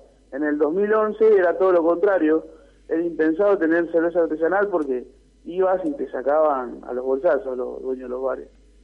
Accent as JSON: {"language": "Spanish", "town": "Berisso", "region": "Buenos Aires Province", "country": "Argentina", "said": "yo soy de Berisso también, y tengo bastantes lugares donde se venden cervezas"}